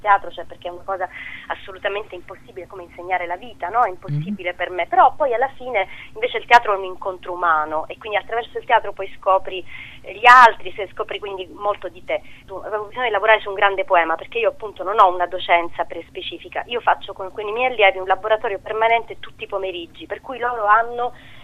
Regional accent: Sicily, Italy; io vado lì a intervistarlo perché io sono siciliana

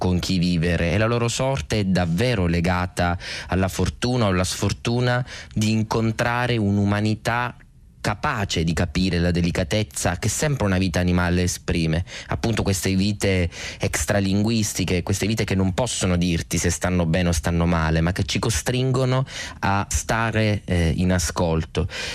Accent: Sicily, Italy; Soprattutto in Sicilia, da dove vengo io

